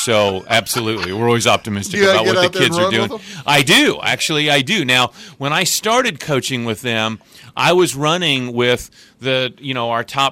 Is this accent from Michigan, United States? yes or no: no; Mattoon, Illinois, United States; I was born and raised in Mattoon. My dad worked in a manufacturing plant all his life.